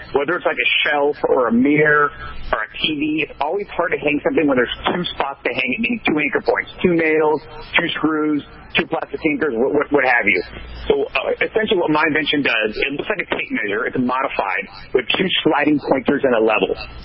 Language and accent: English; Orange County, California, United States; I'm 35 years old. I'm from Orange County, California.